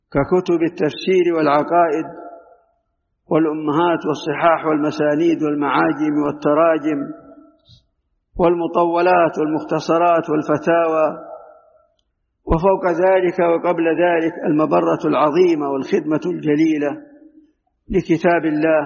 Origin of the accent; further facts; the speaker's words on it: Saudi Arabia; بلادنا المملكة العربية السعودية